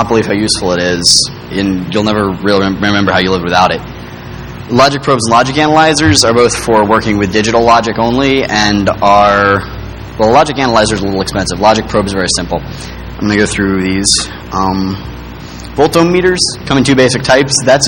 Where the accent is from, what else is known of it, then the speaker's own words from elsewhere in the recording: Boston, Massachusetts, United States; I come from the Boston area